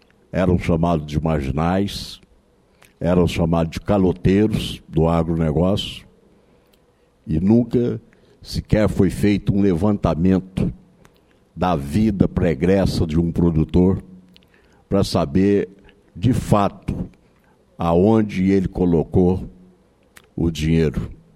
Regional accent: Goiás, Brazil; Sou goiano

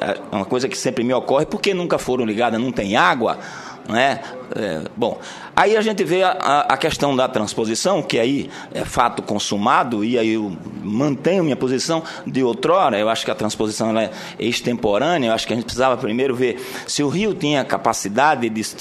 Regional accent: Sergipe, Brazil; Eu sou de Sergipe, exatamente na parte final do Rio São Francisco

